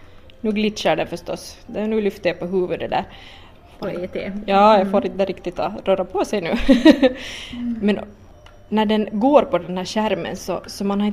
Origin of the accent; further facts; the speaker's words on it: Finland; så vi är alltså finländare